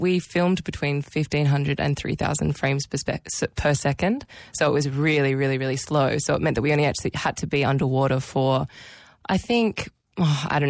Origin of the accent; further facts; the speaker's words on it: New South Wales, Australia; I'm from the Northern Beaches from Australia.